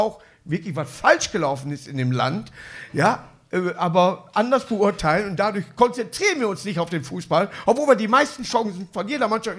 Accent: Northern Germany, Germany; born there; aber ich bin gebürtiger Norddeutscher, bin ich stolz drauf.

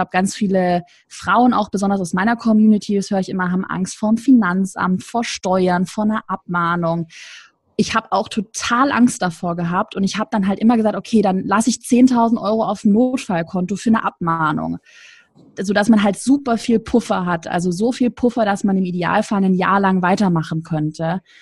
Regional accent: Baden-Württemberg, Germany; ich komme aus dem Schwabenland

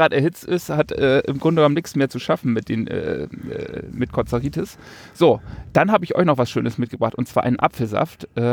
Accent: Northern Germany, Germany; Ich komme aus Norddeutschland

